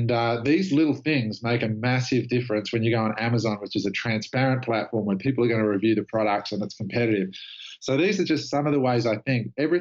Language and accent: English; Australia; as an Australian